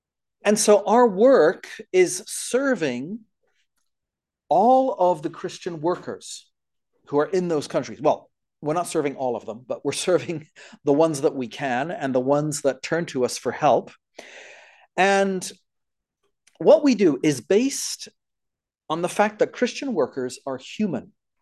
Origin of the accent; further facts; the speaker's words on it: France; also born or lived in Canada; So, because I grew up in France. So I speak French fluently like a Frenchman.